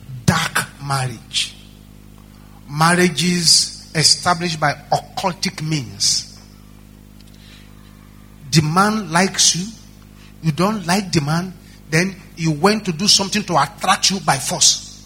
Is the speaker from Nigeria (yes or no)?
yes; Nigeria; I said, I'm a Nigerian.